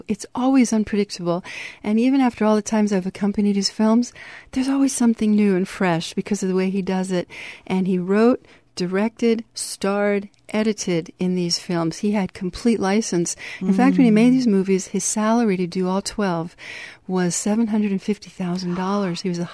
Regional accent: Reno, Nevada, United States; I was growing up in Reno, Nevada, and studying jazz piano

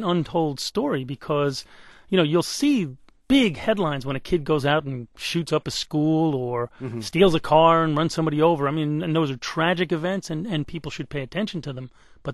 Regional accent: Brooklyn, New York, United States; I grew up in Brooklyn, and a lot of my friends got locked up when I was a kid

